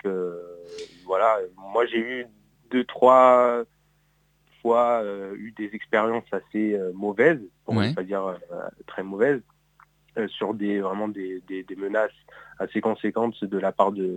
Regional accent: Marseille, Provence-Alpes-Côte d'Azur, France; now in Paris, France; Alors je suis de Marseille de base, okay. Originaire de Marseille

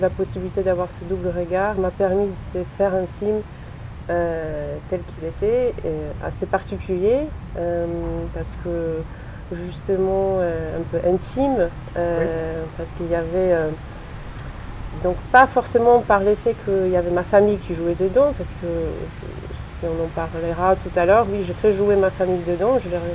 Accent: Poland; now in France; je suis polonaise, je vais régulièrement en Pologne, malgré que ma vie est faite aujourd'hui en France.

